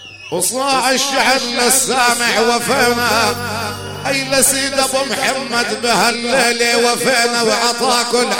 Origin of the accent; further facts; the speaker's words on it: Northern District, Israel; ان الفخر الجزيل اجينا من الجليل هذا البلد الشامخ الابي العلي